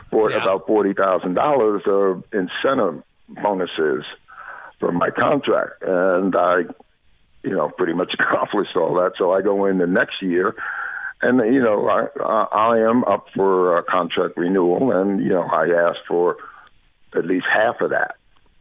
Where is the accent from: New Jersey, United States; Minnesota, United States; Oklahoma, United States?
New Jersey, United States; also born or lived in Dallas; now in Canada; Well, see, I'm from New Jersey, and New Jersey wasn't that bad.